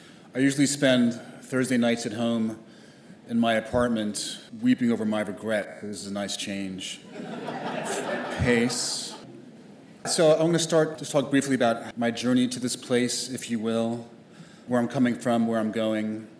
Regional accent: Manhattan, New York, United States; I was born and raised in Manhattan. I was a bit of a shut-in.

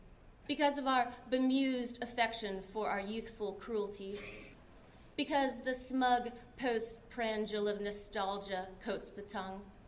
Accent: Illinois, United States; now in Oxford, United States; I'm from Illinois, although I live in Oxford, Mississippi now, and this poem is about something that we sometimes did growing up there.

